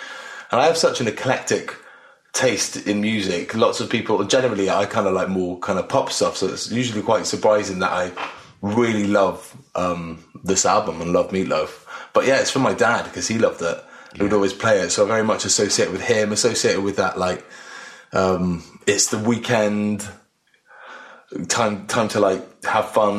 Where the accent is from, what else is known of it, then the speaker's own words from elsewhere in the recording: Cardiff, Wales, United Kingdom; I lived with my mum for the most part in more of the city, in just outside of Cardiff. And then when I was older, I lived with my dad, which was a bit more in the country.